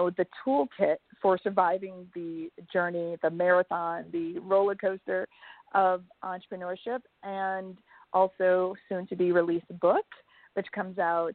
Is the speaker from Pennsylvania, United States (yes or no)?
no; Connecticut, United States; also born or lived in Jamaica; I was in the middle of Connecticut. That's where I grew up. I was born in Jamaica. I'm one of six.